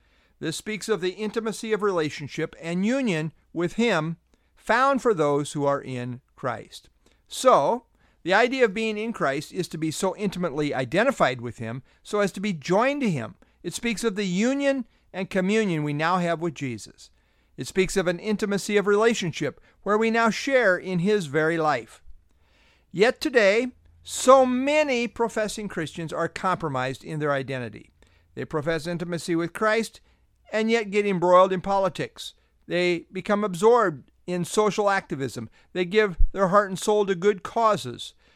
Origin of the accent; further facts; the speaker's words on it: United States; For example, I identify as an American, as a husband, and as a member of Southview Bible Church.